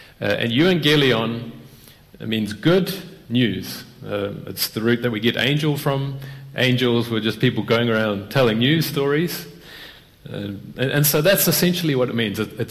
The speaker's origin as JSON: {"language": "English", "country": "New Zealand", "said": "I'm from New Zealand."}